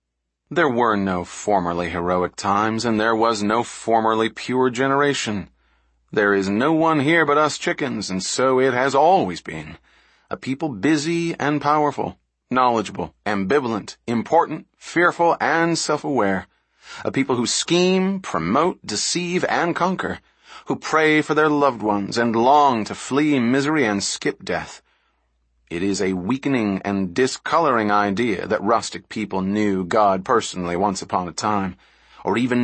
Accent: Corvallis, Oregon, United States; I grew up with Mormons in Corvallis, Oregon, which had and has a robust LDS community.

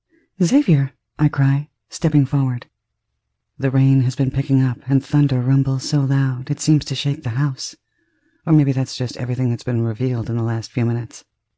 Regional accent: New York, United States; I grew up in New York, where takeout was a major food group.

